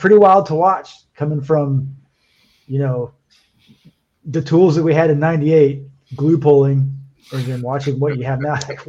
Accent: Charlotte, North Carolina, United States; I'm from Charlotte, North Carolina.

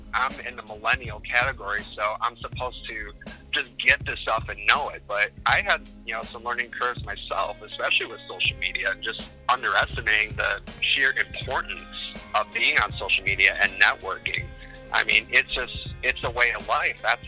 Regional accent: Michigan, United States; and of course I'm from Michigan originally, so, you know, the lakeshore effect in the summers there, the heat gets pretty gnarly.

